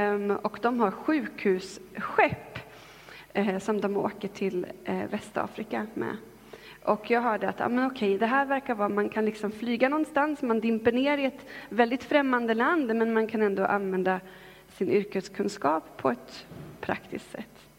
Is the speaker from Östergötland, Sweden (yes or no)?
yes; Linköping, Östergötland, Sweden; Jag kommer från Linköping. Jag har växt upp i en kristen familj.